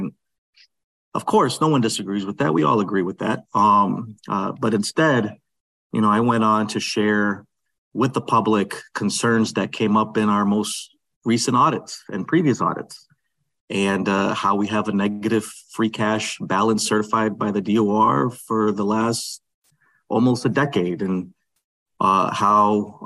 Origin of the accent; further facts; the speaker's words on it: Holyoke, Massachusetts, United States; when an opportunity came forward here in the city of Holyoke, my hometown